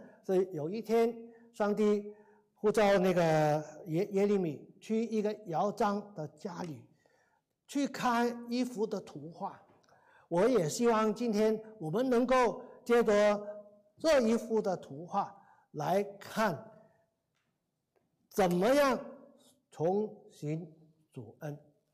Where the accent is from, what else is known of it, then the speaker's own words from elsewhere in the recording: Guangdong, China; Chinese is a second language; 我原来不是讲普通话的，原来我是广东人，不过呢，后来我特别去，谢谢，特别去学普通话